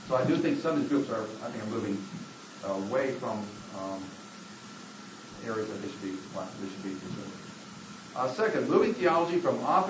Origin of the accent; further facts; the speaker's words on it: Midwest, United States; I'm a landlubber from the Midwest